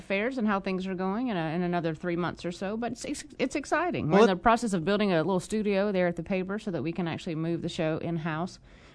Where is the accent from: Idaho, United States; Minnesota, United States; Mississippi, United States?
Mississippi, United States; also born or lived in New Orleans, United States; I was born in New Orleans, but I moved to Mississippi when I was in the third grade, and I have lived in Mississippi ever since